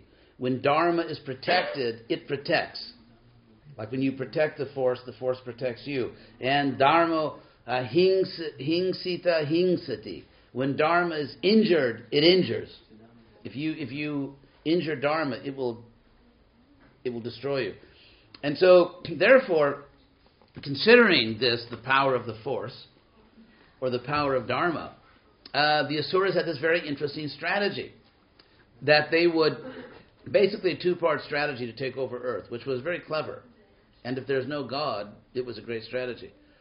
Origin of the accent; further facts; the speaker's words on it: Hollywood, California, United States; I'm from Hollywood.